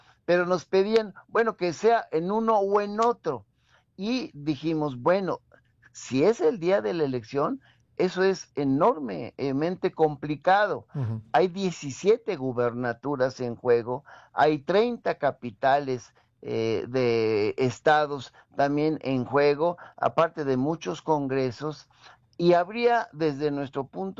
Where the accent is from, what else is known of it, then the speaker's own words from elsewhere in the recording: Mexico; estoy seguro que un servidor, como mexicano